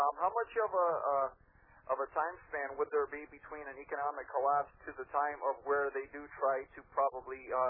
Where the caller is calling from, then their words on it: Canada; I'm calling from Canada